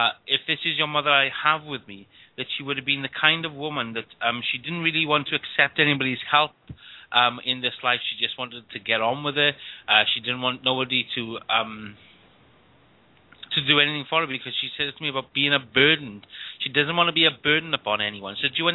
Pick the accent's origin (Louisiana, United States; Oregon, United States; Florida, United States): Florida, United States; So I'm from Florida, are you?